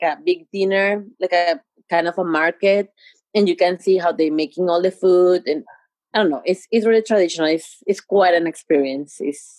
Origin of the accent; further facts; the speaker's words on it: Monterrey, Nuevo León, Mexico; English is a second language; my parents are from Zacatecas, but I born, like I live in Monterrey. So my accent is kind of a strong.